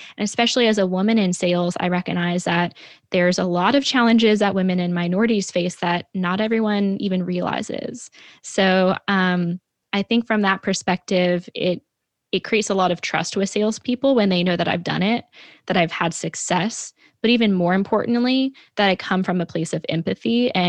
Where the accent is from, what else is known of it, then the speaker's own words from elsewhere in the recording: New York City, New York, United States; Not everyone comes in and is super aggressive and ambitious and direct like I am, being a New Yorker and American now.